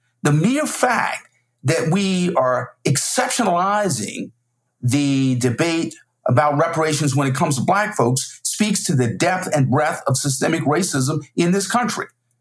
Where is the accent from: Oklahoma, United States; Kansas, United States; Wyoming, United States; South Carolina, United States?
South Carolina, United States; We're both from South Carolina. We're both graduates of Yale Law School. We both teach at Harvard.